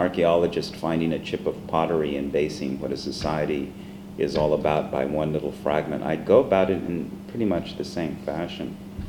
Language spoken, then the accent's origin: English; Los Angeles, California, United States; Okay, I was born here in Los Angeles. So I think part of my attraction to being here in Los Angeles is the fact that I've lived here most of my life.